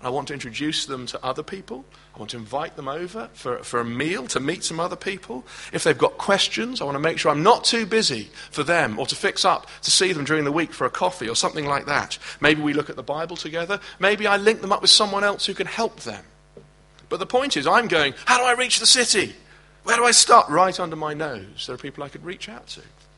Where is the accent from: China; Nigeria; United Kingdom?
United Kingdom; You know, we're British, I don't want to interfere.